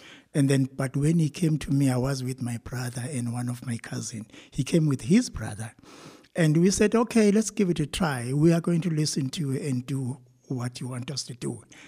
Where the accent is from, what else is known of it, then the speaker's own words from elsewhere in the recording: Ladysmith, KwaZulu-Natal, South Africa; So we want people to know that we are coming from Ladysmith.